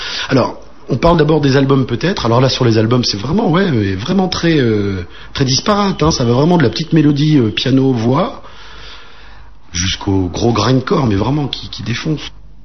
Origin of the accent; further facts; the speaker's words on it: Caen, Normandy, France; born there; now in Lorraine, France; je suis né en Normandie, à Caen, hein?